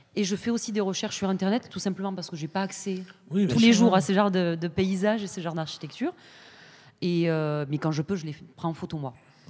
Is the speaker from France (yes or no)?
yes; south of France, France; now in Amsterdam, Netherlands; J'ai fait les Beaux-Arts de Montpellier, donc je suis originaire du sud de la France, sauf que je suis installée à Amsterdam depuis 7 ans.